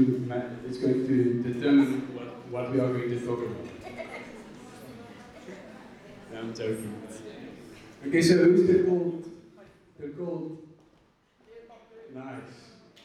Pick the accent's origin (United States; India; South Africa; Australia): South Africa; Secunda, Mpumalanga; that is my wife, Yanda, at the back. We are from Secunda